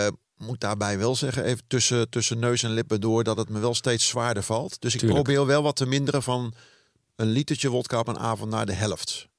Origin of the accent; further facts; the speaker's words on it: Rhenen, Utrecht, Netherlands; Boerendorp, hè? Nou ja, stad. Want de Renen waar ik vandaan kom heeft stadsrechten vanuit de middeleeuwen.